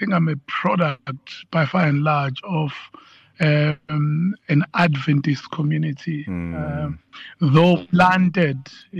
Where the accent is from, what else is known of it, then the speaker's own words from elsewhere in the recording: Nduzuma, KwaZulu-Natal, South Africa; So born and bred in Nduzuma